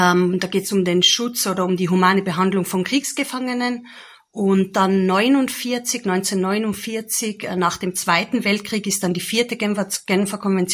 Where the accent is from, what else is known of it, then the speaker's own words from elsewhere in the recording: Tyrol, Austria; Ich komme ursprünglich aus Tirol